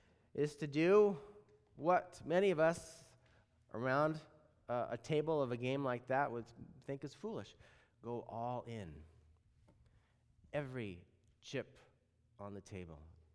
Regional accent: Montana, United States; Now, growing up in Montana, various places have their own kind of integral culture

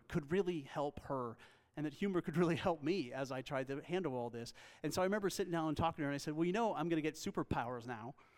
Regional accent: Pennsylvania, United States; born there; For those of you who don't know me, I was born in Pennsylvania, and I'm a little shy about that, but I'll mention it yet one more time.

